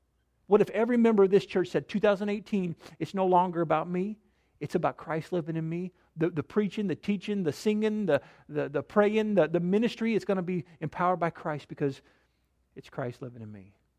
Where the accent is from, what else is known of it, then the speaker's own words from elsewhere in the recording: Kansas, United States; But I'm a Kansas boy. I was born in Kansas. I've been a Jayhawks fan my whole life